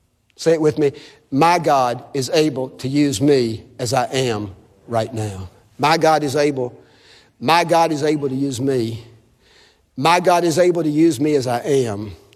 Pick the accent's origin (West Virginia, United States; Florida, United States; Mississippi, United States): Mississippi, United States; I understand that because I'm from Mississippi.